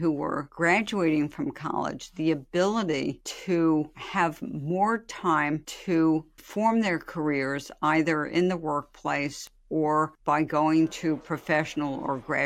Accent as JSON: {"language": "English", "town": "New York City", "region": "New York", "country": "United States", "tie": "born or raised there", "said": "The Bronx, New York City."}